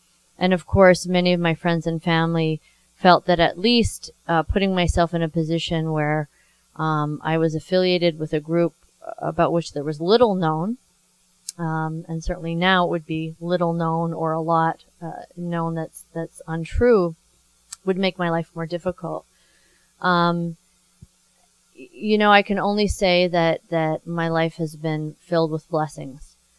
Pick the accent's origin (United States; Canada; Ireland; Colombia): Canada; also born or lived in France; I grew up in Canada